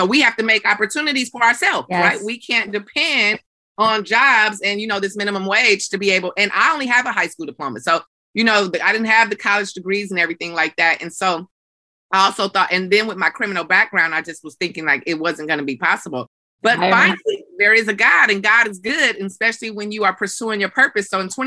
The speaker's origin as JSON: {"language": "English", "town": "San Francisco", "region": "California", "country": "United States", "tie": "born or raised there", "said": "because I grew up in San Francisco housing projects, Valencia Gardens to be exact."}